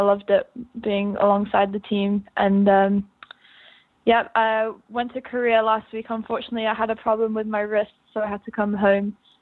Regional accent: United Kingdom; Being a Brit during the grass season, people expect a lot from you

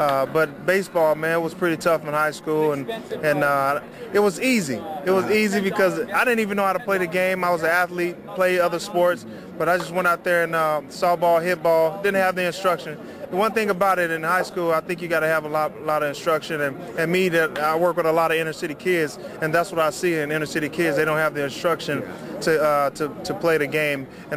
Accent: Pine Bluff, Arkansas, United States; I was a guy from Pine Bluff, Arkansas. We didn't have a lot of professional players come back and do those camps.

